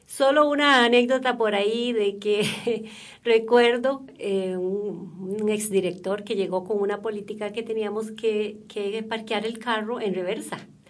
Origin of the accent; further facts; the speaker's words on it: Paraíso, Cartago, Costa Rica; Bueno, yo soy oriunda de Paraíso, de Cartago.